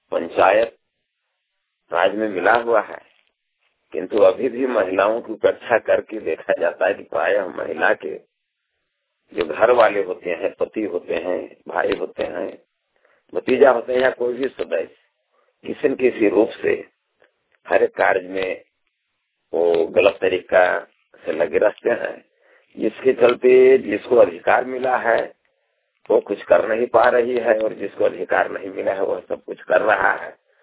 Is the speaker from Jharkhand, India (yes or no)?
yes; Bokaro, Jharkhand, India; मैं दाड़ी पंचायत पिठवर थाना बोकारो जिला का रहने वाला हूँ।